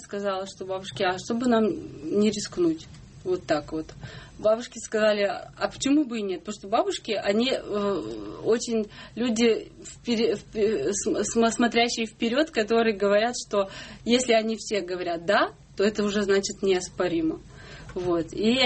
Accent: Izhevsk, Udmurtia, Russia; И тут я вспомнила, что в Ижевске, в моем родном городе, в Ижевске, есть такие бабушки

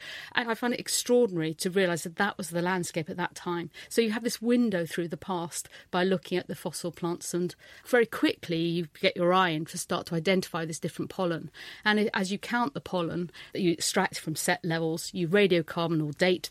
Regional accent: London, United Kingdom; given that I grew up in London.

